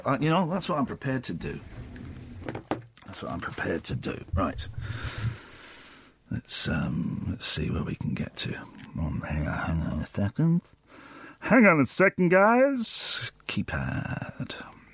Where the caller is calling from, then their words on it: United Kingdom; I'm calling from the United Kingdom, from a radio station called Talk Radio.